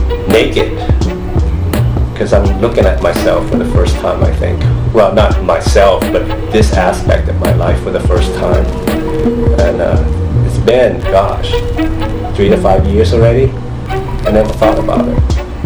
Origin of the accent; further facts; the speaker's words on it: Japan; I'm 30 years old and I'm from Japan. I'm an artist. I'm a performance artist.